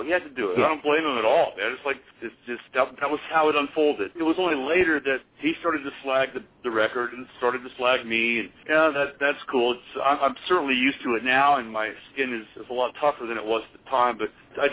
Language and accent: English; Nashville, Tennessee, United States; We came from Nashville, and bands that had, you know … they had the inside track because they were locals.